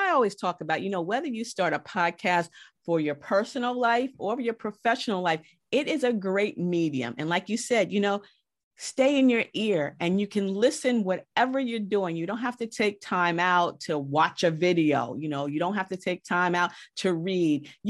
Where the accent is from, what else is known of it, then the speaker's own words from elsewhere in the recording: Mount Vernon, New York, United States; That's my neighboring city where I grew up in Mount Vernon.